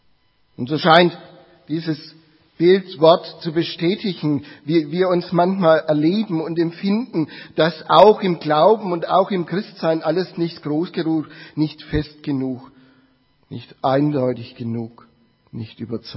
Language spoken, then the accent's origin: German; Nuremberg, Bavaria, Germany; Ich wurde eingesegnet in meiner Heimatgemeinde Nürnberg-Paulus.